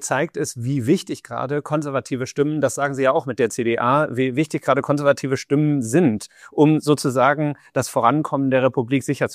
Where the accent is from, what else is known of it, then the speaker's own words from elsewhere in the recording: Lower Saxony, Germany; ich komme aus Niedersachsen, viele Leute bei uns haben bei VW gearbeitet